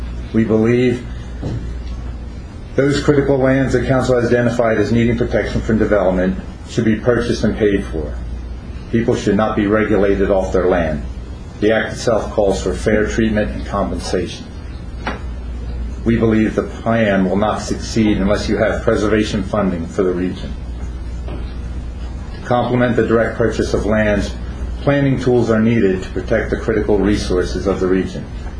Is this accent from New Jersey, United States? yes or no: yes; New Jersey, United States; I'm from Middlesex County. I'm Vice President of New Jersey Farm Bureau.